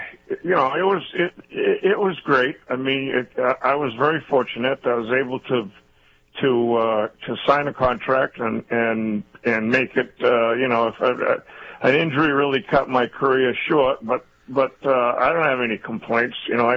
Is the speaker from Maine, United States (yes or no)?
yes; Maine, United States; Well, you know, growing up, you know, when basically if you left the state of Maine, you thought you had traveled around the world.